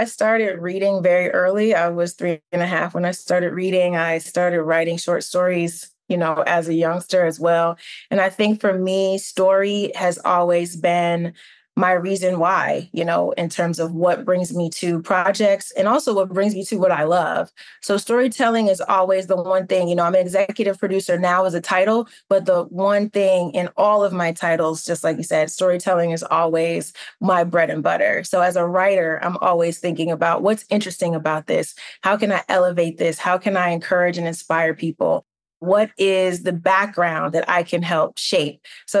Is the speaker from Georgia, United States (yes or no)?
yes; Newton, Georgia, United States; also born or lived in Newark, New Jersey; And even though I was born in Newark, New Jersey, I actually, my first 3 years, my formative years, I was raised in Newton, Georgia.